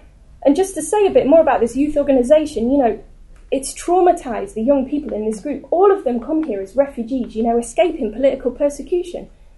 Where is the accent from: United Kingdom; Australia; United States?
United Kingdom; England; And I was ashamed as an English person that this was happening in a fucking democracy.